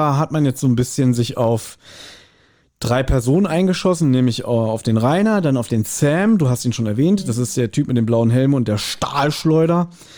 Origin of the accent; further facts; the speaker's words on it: Berlin, Germany; ich bin nur mal halt als Großstadtpflanze, als Berliner eher ja urban aufgewachsen, ich sag's mal so.